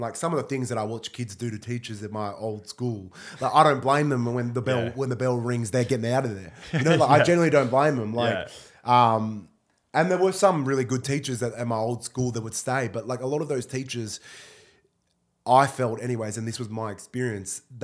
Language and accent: English; Melbourne, Victoria, Australia; I became the first Melbourne kid ever to play for the club.